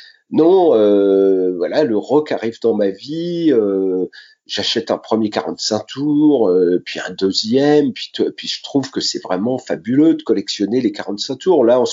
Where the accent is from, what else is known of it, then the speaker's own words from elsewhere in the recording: Sainte-Menehould, Grand Est, France; born there; Eh bien, moi, je suis né dans la Marne, à Sainte-Menou, ville capitale de l'Argonne et capitale du pied de cochon.